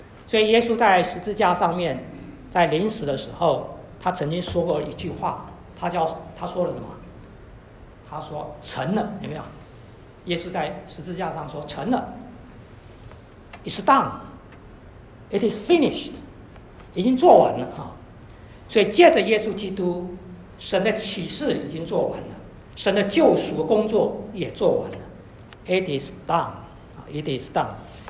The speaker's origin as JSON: {"language": "Chinese", "country": "China", "said": "我们中国人比较少讲这个概念"}